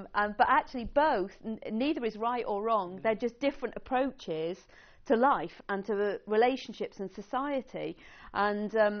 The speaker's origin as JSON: {"language": "English", "country": "Israel", "tie": "born or raised there", "moved": "as an adult", "lives_now": "United States", "said": "tell me, what was it like growing up in Israel? Of all conversation openers, this was my least favourite. I've been hearing it ever since moving to the States to begin my university studies."}